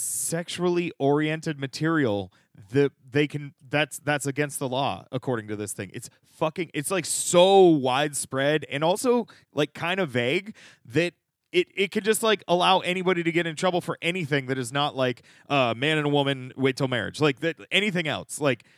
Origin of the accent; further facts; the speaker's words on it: Pennsylvania, United States; Like, so we're from Pennsylvania, Randy.